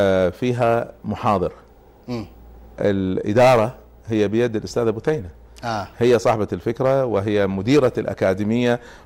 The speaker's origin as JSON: {"language": "Arabic", "country": "Kuwait", "said": "احنا الحرارة عندنا شيء خيالي، شيء لا يطاق يعني"}